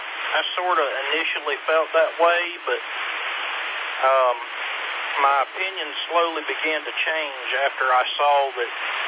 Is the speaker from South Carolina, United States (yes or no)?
yes; Gaffney, South Carolina, United States; Yeah, I'm originally from the Gaffney area